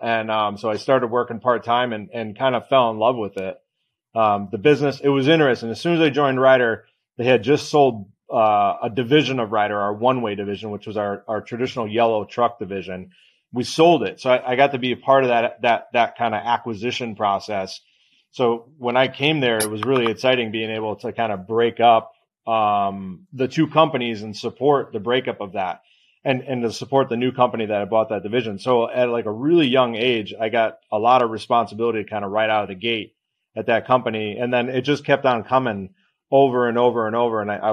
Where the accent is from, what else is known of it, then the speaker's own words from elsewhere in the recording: Connecticut, United States; moved away as an adult; now in Nashville, United States; I'm from Connecticut originally, so you know, kind of defected from the cold, you know, almost 20 years ago, like you.